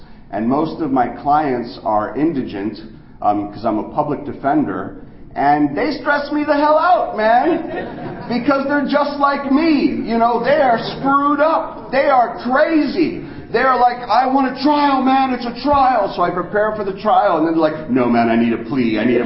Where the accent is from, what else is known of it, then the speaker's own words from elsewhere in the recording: Miami, Florida, United States; You know, I'm from Miami, you know. Our mountain is called Mount Trashmore. It's a landfill, okay?